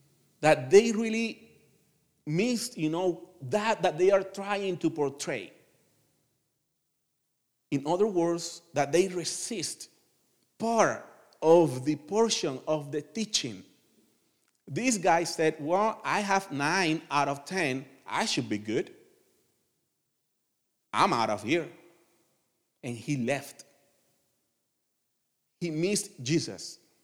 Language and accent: English; Colombia; now in United States; I came from Colombia, for an everlasting recession kind of situation country. And when I came to the U.S.